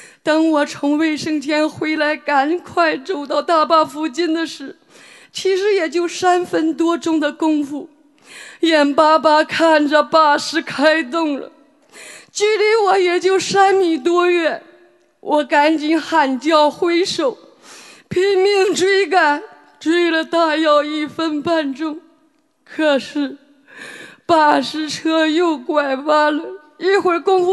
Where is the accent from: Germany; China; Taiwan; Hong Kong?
Germany; 我来自德国，今年64岁